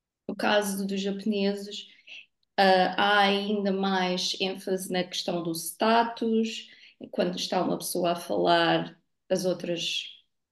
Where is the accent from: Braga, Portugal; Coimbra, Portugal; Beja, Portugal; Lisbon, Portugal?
Lisbon, Portugal; eu não sei se isso é do norte, porque eu sou de Lisboa, eu sou super pontual.